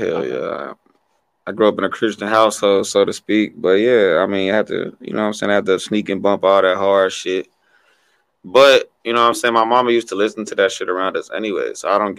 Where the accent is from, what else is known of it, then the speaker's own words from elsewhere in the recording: Fort Worth, Texas, United States; also born or lived in Chicago; I was born in Chicago. And I did go to, I graduated high school in Dallas, Texas.